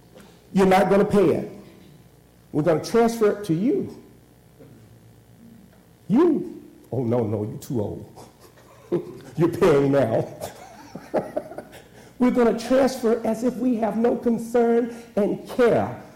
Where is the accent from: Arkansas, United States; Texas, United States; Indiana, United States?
Arkansas, United States; Augusta; I grew up in Augusta, Arkansas. They chop cotton there.